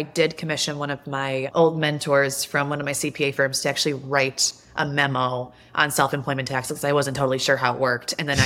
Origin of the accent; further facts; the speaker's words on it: Buffalo, New York, United States; I'm from Buffalo, New York, small town girl.